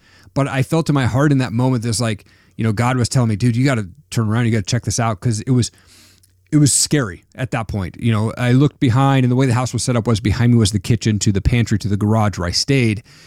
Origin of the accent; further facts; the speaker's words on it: Washington, United States; also born or lived in Stevensville, Montana; So I grew up in Eastern Washington State. We moved to Stevensville, Montana, which was population 1,200 people at the time.